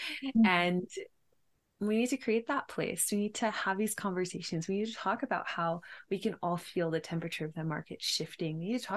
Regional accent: Memphis, Tennessee, United States; also born or lived in Knoxville; Well, yeah. So I grew up in Memphis, Tennessee. So I'm actually from the Mississippi River, like that area, right where Tennessee and Mississippi touch.

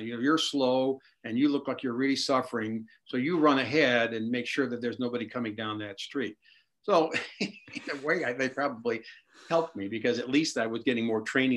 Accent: Chicago, Illinois, United States; I was a kind of a normal kid growing up in Chicago in the 50s and 60s.

